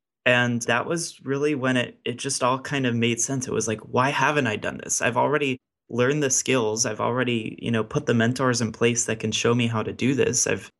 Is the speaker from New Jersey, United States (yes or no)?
no; Baltimore, Maryland, United States; We had a studio at our home base in my hometown of Baltimore.